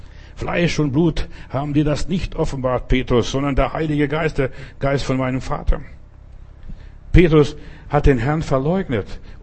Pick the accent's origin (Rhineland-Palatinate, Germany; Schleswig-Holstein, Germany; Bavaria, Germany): Bavaria, Germany; Altötting; Ich bin in Altötting groß geworden, ein Stück weit, also einige Jahre dort verbracht, an diesem Wallfahrtsort